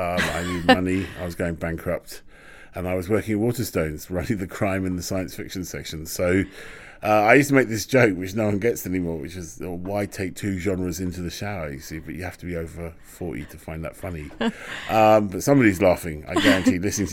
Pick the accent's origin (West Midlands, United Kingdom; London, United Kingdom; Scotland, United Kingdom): London, United Kingdom; And so therefore my relationship with London is that I'm a Londoner. That's my relationship with London.